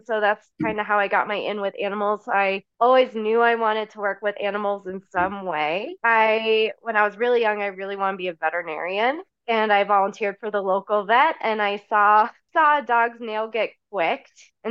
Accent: Florida, United States; And so I grew up in Florida.

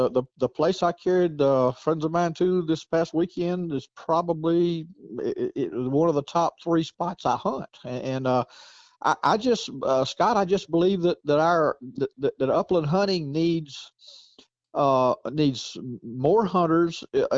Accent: Georgia, United States; even where I grew up in Georgia, you know, I mean, it's private land, but out here, there's so much public land.

